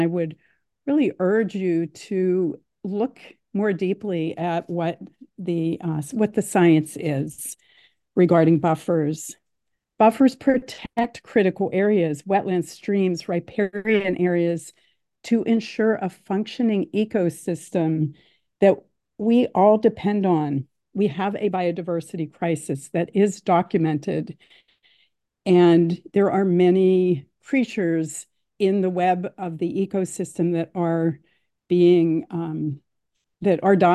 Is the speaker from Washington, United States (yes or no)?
yes; Washington, United States; from North Kitsap.